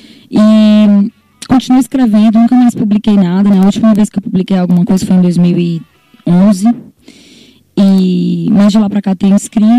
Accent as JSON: {"language": "Portuguese", "town": "Caucaia", "region": "Ceará", "country": "Brazil", "tie": "born there", "said": "Eu vim do bairro Pio 12, onde eu nasci."}